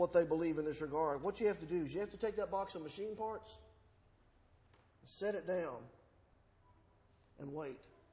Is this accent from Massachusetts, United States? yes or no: no; Huntsville, Alabama, United States; Many of you know that I am from Huntsville, Alabama. Huntsville, Alabama has a nickname. It's called the Rocket City. I grew up there in the 70s.